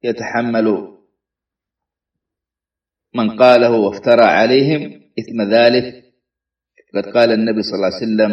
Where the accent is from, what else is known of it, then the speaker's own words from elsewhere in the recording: Saudi Arabia; سواء كانوا في بلادنا السعودية أو في الجزائر